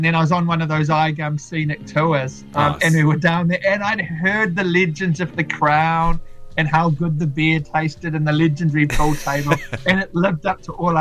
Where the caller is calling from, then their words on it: Whanganui, Manawatū-Whanganui, New Zealand; Morena, I'm checking in from Whanganui.